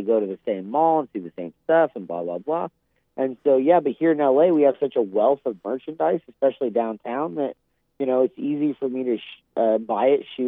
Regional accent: Indianapolis, Indiana, United States; now in Los Angeles, United States; Yeah, so I moved to L.A. recently. I'm from the Midwest, Indianapolis, Indiana.

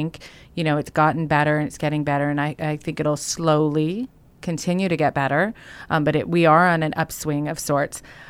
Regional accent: Ventura, California, United States; also born or lived in San Diego; But as for me, I was born and raised in Ventura, lived here my whole life, moved to San Diego for a little bit of time.

